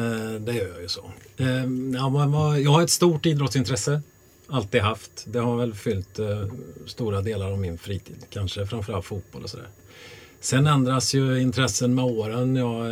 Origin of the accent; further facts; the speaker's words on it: Västra Götaland County, Sweden; Och ta mig an en hel kommun, liksom hemma i Skaraborg tillsammans med övriga Skaraborg lockade.